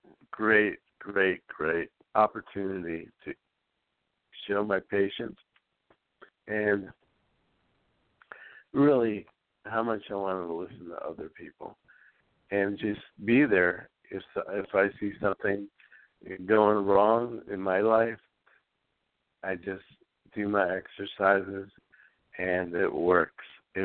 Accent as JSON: {"language": "English", "town": "Santa Barbara", "region": "California", "country": "United States", "said": "Yeah, this is … we're from Santa Barbara, California."}